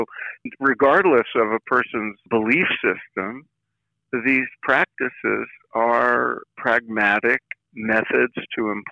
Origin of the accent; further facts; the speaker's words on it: Brooklyn, New York, United States; also born or lived in Philadelphia; now in Los Angeles, United States; I live in Los Angeles. I grew up in Brooklyn and once lived in Philadelphia.